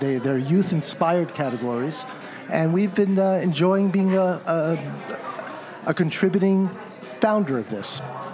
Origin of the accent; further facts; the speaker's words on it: White Plains, New York, United States; I hail from White Plains.